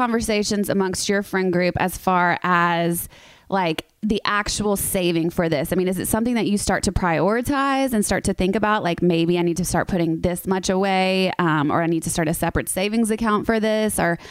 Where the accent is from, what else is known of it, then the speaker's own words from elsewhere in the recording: the South, United States; I'm from the South. So a lot of us are taught at a really young age that you just don't really think about that stuff until you find the guy you're going to settle down with, you know?